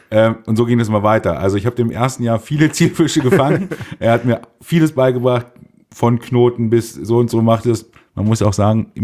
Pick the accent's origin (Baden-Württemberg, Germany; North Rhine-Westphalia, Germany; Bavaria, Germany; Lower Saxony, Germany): Lower Saxony, Germany; Einbeck; Wir kommen aus Einbeck und wir trinken natürlich auch